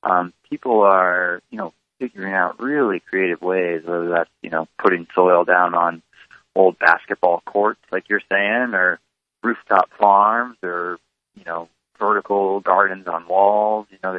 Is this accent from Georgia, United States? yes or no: no; Omaha, Nebraska, United States; And we grew up together in Omaha, Nebraska.